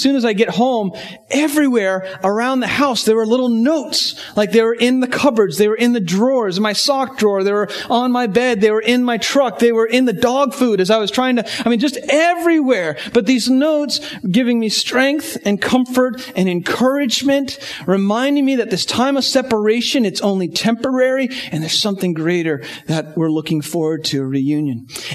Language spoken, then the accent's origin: English; United States; And I'm thinking, I'm an American, but I'm pretty laid back.